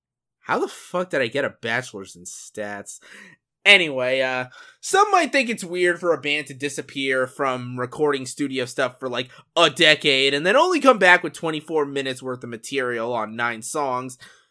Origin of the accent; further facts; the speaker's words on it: Miami, Florida, United States; which reminds me that one day my hometown of Miami is probably going to be underwater.